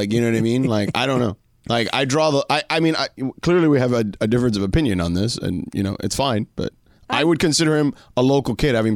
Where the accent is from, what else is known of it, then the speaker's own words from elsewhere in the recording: New York, United States; born there; I know, me too. I was born in New York. I don't claim New York.